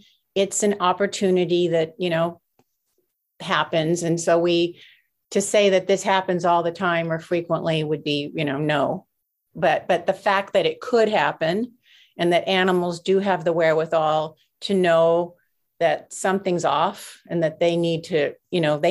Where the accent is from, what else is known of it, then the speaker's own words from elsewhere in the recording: Los Angeles, California, United States; Because I grew up in Los Angeles, so I didn't have, you know, farm animals.